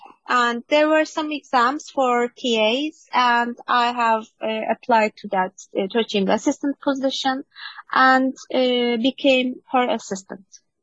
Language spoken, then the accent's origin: English; Istanbul, Turkey; I was born and raised in Istanbul.